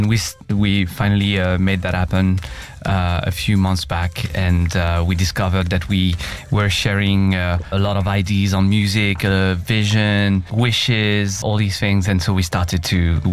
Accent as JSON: {"language": "English", "country": "France", "second_language": "English", "said": "I'm from France."}